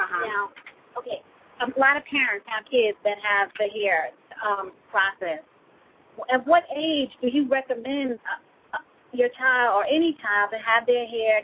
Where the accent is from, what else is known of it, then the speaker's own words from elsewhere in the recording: New York, United States; I'm from New York.